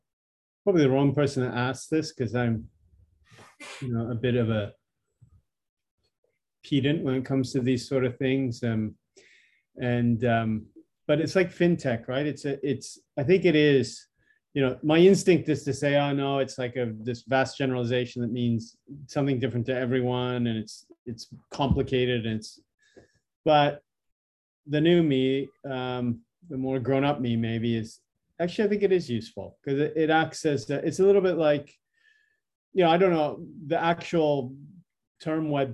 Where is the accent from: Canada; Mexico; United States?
Canada; I'm Canadian. I don't know how to pronounce it.